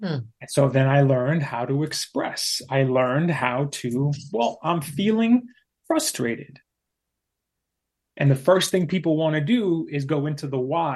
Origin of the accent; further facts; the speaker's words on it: Texas, United States; I grew up in Texas.